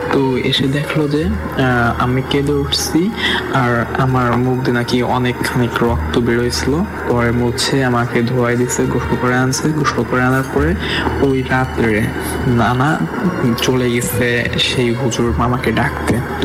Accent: Faridpur, Dhaka Division, Bangladesh; born there; আমার জন্ম হয় ফরিদপুরে কোন এক গ্রামে, আমার নানুবাড়িতে।

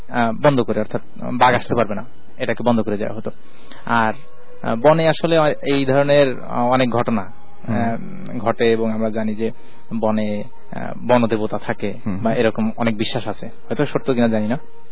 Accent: Bagerhat, Khulna Division, Bangladesh; Rajshahi university ছাত্র ছিলাম, আমার বাড়ি বাগেরহাট।

